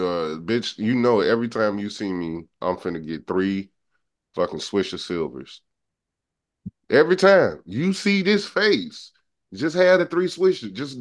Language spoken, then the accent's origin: English; Champaign, Illinois, United States; Like, he from, I'm from Champaign. He from Springfield, Illinois. And it's right down the way.